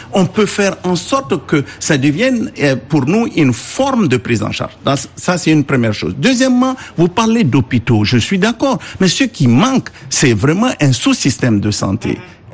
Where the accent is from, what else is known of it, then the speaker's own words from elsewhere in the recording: Cameroon; Moi, je viens du Cameroun